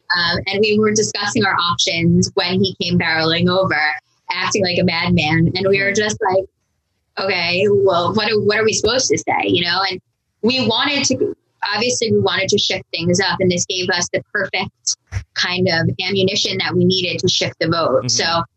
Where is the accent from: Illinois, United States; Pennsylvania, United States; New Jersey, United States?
New Jersey, United States; Jeremy's from Boston, I'm from Jersey.